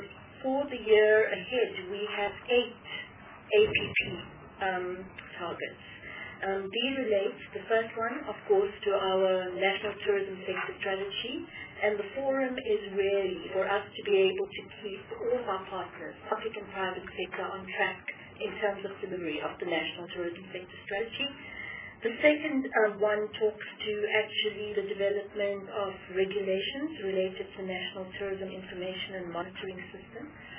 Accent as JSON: {"language": "English", "region": "Gauteng", "country": "South Africa", "said": "I joined the department on the 1st of April, but I come from the Gauteng province with a long history in the tourism space."}